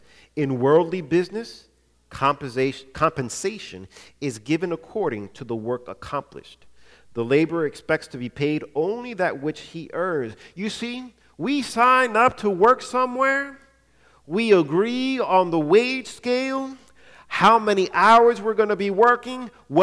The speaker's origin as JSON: {"language": "English", "region": "East Coast", "country": "United States", "tie": "born or raised there", "said": "You know, growing up on the East Coast, you see things on the West Coast that you don't see out East."}